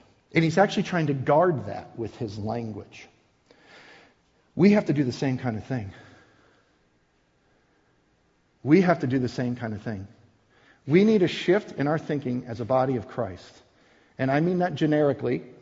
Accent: Wisconsin, United States; also born or lived in South Dakota; now in Iowa, United States; I'm a Northerner. I'm born and raised in Wisconsin, lived in South Dakota, now live in Iowa.

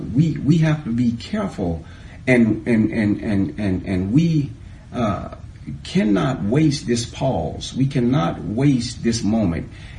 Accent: United States; I'm a patriot. I'm American. I'm an American.

